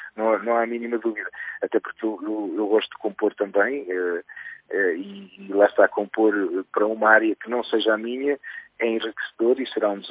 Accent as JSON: {"language": "Portuguese", "town": "Arcos de Valdevez", "region": "Viana do Castelo", "country": "Portugal", "tie": "born or raised there", "also_born_or_lived": "Amarante", "lives_now": "Lisbon, Portugal", "said": "vim para Lisboa, porque nasci em Amarante, como disseste muito bem, mas depois só a partir dos 8 anos é que eu fui para Arcos de Valdevez"}